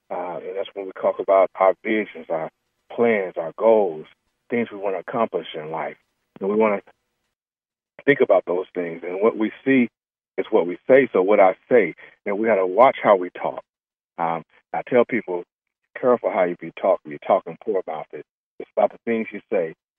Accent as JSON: {"language": "English", "town": "Edmond", "region": "Oklahoma", "country": "United States", "said": "I'm from Edmond, Oklahoma."}